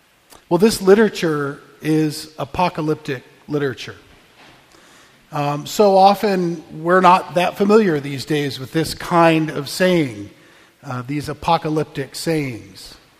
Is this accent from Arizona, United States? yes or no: yes; Phoenix, Arizona, United States; also born or lived in Los Angeles; I grew up in the city. I grew up in Phoenix, Arizona, and in Los Angeles.